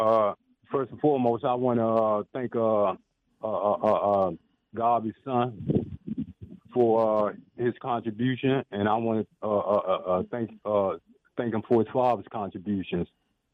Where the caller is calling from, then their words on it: Washington, District of Columbia, United States; I'm calling from D.C.